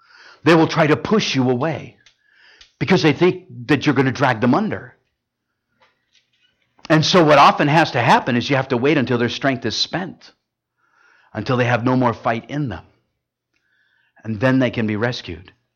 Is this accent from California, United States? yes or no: yes; Huntington Beach, California, United States; You know, I was raised in Huntington Beach. I remember going to Huntington Beach High School.